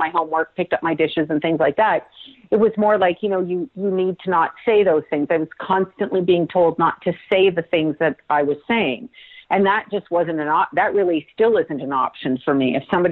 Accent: Toronto, Ontario, Canada; I first of all wasn't born on the streets of Toronto, but yes, I was born in Toronto, Canada, which is my homeland, my home people.

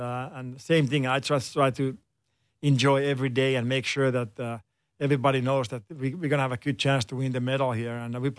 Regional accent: Finland; English is a second language; growing up in Finland

